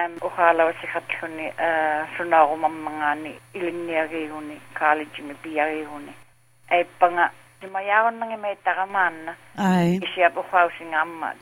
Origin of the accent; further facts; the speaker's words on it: Hopedale, Newfoundland and Labrador, Canada; There was myself, I'm from Hopedale